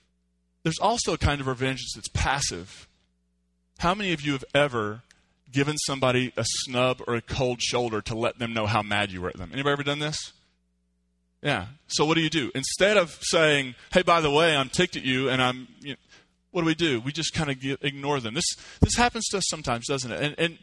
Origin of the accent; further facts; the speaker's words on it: Kentucky, United States; I'm from Eastern Kentucky, the West Virginia border, and we have a world-renowned feud from back there.